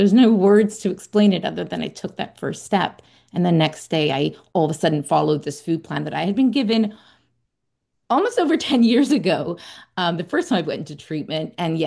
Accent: Bermuda; moved away; I come from Bermuda, small island. There's no treatment centers.

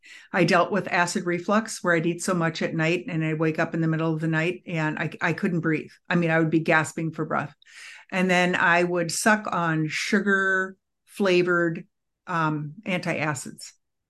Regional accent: Minneapolis, Minnesota, United States; I'm a food and sugar addict. I'm from Minneapolis, Minnesota.

